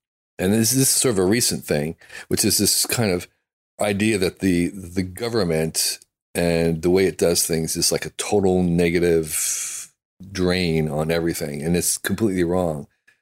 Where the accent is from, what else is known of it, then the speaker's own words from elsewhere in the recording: United States; Because I'm an American, you know, I think like American. And I have a certain amount of pride in America